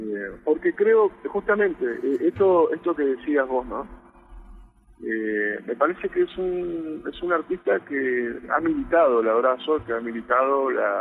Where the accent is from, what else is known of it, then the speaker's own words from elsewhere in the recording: Comodoro Rivadavia, Chubut, Argentina; hoy nosotros somos de Comodoro Rivadavia, viajamos a Río Negro y siempre intentando sostener la estadía de la Patagonia